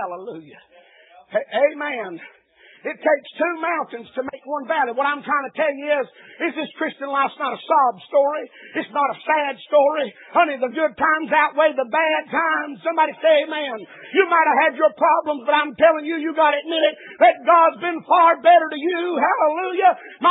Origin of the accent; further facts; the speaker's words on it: Tennessee, United States; I'm an Appalachian American raised in the hills of Tennessee.